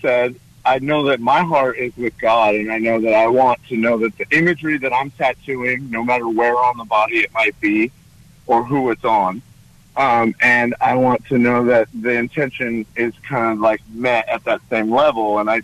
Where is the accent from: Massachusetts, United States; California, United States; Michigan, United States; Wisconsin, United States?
California, United States; now in Texas, United States; I'm a transplant from California, right? And I came to Texas for a better, more godly life.